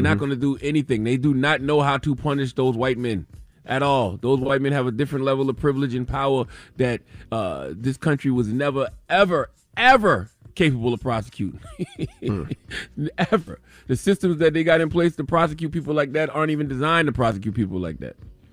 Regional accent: United States; Like, I'm American. Why would I be against that?

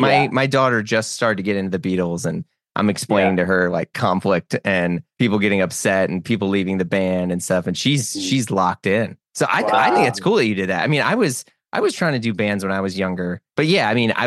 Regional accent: St. Louis, Missouri, United States; In St. Louis, Missouri, which is coincidentally where I live now.

